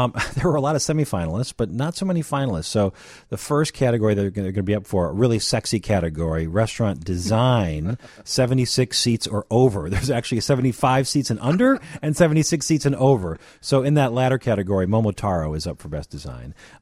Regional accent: Chicago, Illinois, United States; So I, you know, deep down as a Chicagoan, I'm like, I want you to come right.

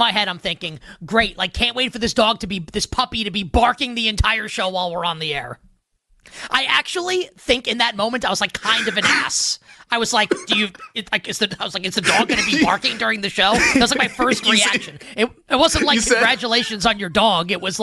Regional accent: Queens, New York, United States; my family moved out of the apartment I grew up in Queens in 1997.

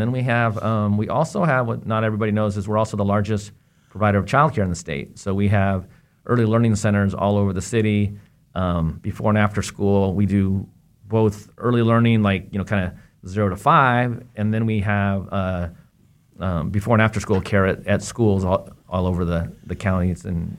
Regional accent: California, United States; also born or lived in Washington, United States; That's a hard question, but I grew up in California, but I went to school in Washington and moved back to Washington after kind of a little bit of traveling around.

